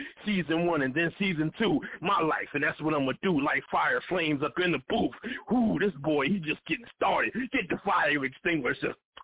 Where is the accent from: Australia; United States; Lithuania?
United States; Philadelphia, Pennsylvania; That music, we really feel it. And I'm from Philly.